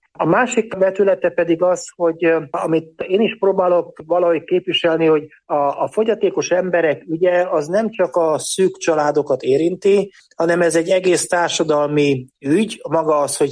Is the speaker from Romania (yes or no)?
yes; Partium, Romania; nekem a gyökerek azok Erdélyből indultak, tehát én egy olyan helyen nőttem fel, ahol a Partiumban, ahol különböző etnikumok együtt éltek, tehát együtt nőttünk fel ruszin, rutén, ukrán, orosz, román, cigány, zsidó emberekkel